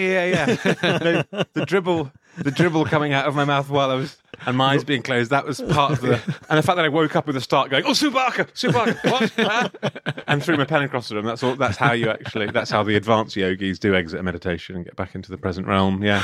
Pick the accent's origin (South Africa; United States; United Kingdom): United Kingdom; London; as a Londoner, I have one foot in their pond, essentially.